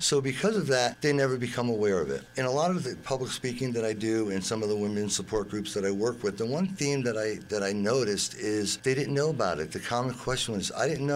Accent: Connecticut, United States; Well, I was born and raised in Connecticut.

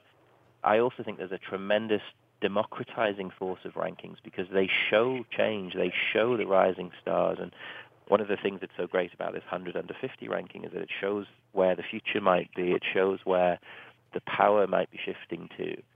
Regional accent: United Kingdom; I mean, I always get struck as a Brit, as a Westerner, that the commitment and respect for education in Korea is just incredible.

